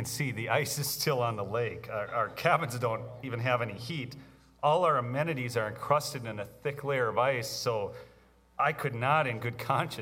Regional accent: Debs, Minnesota, United States; Yes, yes. I am from Debs. It was a great place to grow up.

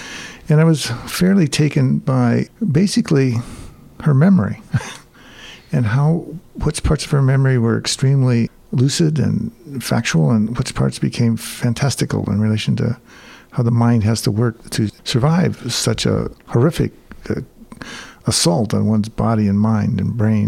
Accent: Oregon, United States; And in my childhood, I grew up in Oregon. And we stacked firewood all the time.

